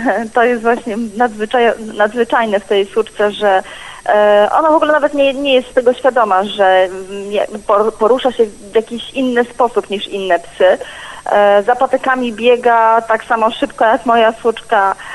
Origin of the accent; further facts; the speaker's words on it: Warsaw, Masovian Voivodeship, Poland; Nie, jestem z Warszawy.